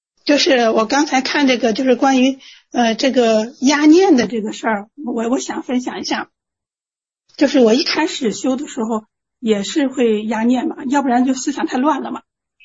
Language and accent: Chinese; Qingdao, Shandong, China; 我是青岛的